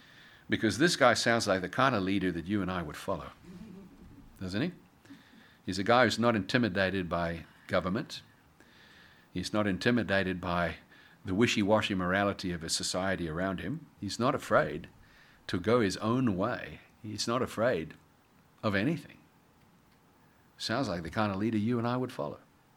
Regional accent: Massachusetts, United States; And we said, we come from Cape Cod.

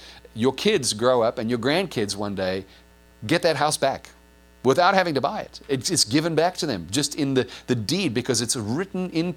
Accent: South Africa; I grew up in South Africa, where the white people dominated the indigenous people, the black people of South Africa.

